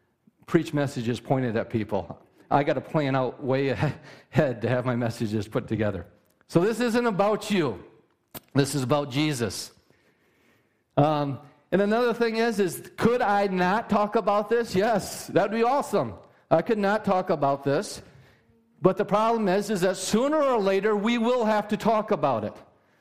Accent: United States; As an American, what two consenting adults do in their own home is up to them.

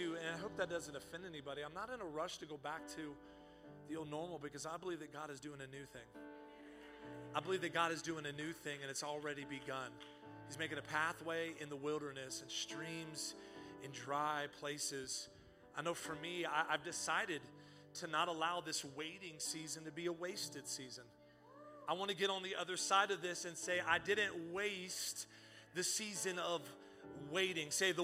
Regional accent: Texas, United States; I'm from Texas, and we can't meet.

